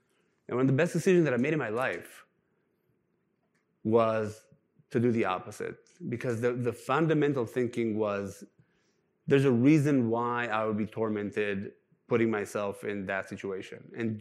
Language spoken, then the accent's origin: English; Israel; So I'm Israeli. Born and raised in Israel, third generation of Holocaust survivors.